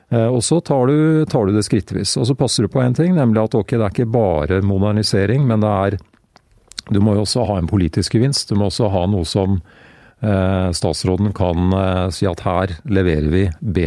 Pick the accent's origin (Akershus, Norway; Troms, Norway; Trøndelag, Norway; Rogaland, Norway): Akershus, Norway; Greverud; skal du oppleve noe da, som ungdom på Greverud, så er det jo byen som dette.